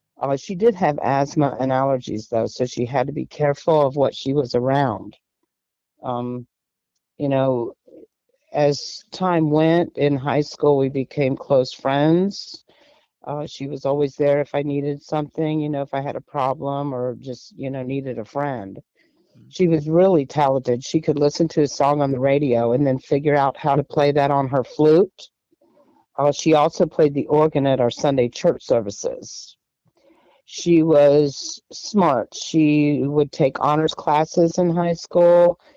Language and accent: English; Tarpon Springs, Florida, United States; Tarpon Springs. We grew up in Tarpon Springs.